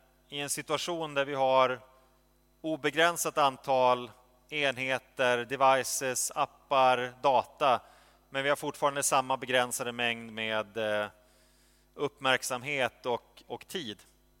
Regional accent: Piteå, Norrbotten County, Sweden; jag växte upp i Piteå, vi hade inga trafikljus, men var vi inte fler än 50 000 i staden heller.

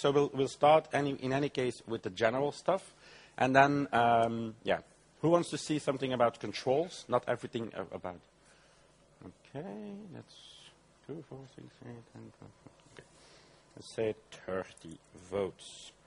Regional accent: Belgium; I'm coming from Belgium.

